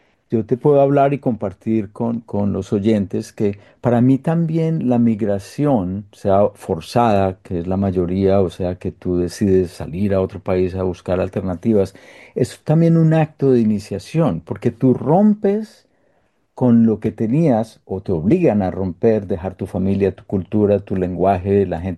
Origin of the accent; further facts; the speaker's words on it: Colombia; moved away; yo cuando me fui de Colombia me fui herido, con rabia, con odio, con ganas de venganza.